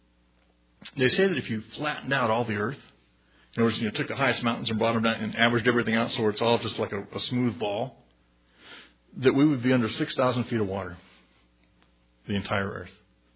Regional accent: Long Beach, California, United States; I know growing up in Long Beach, part of the area by the coast, they have all these offshore oil rigs

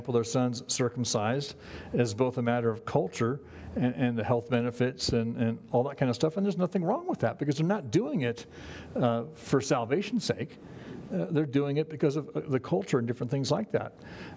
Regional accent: Ireland; But it's like telling me to stop being Irish, you know, or anybody else

